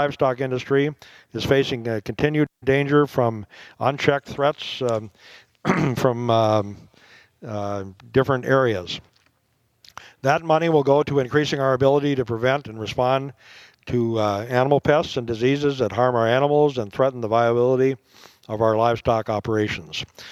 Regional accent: Minnesota, United States; And in my home state of Minnesota and neighboring Wisconsin

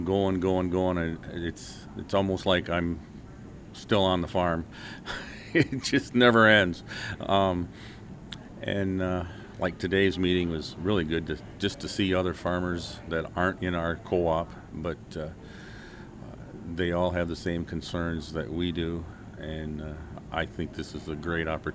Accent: Haslett, Michigan, United States; I'm from the Haslett, Michigan area, fifth generation dairy farmer.

